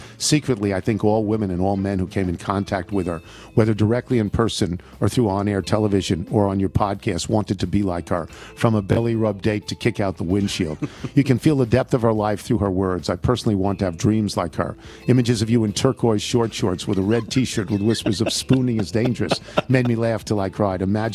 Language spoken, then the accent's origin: English; Dallas, Texas, United States; the searing aftermath of that event in my nation and my hometown is something I'll carry with me until the day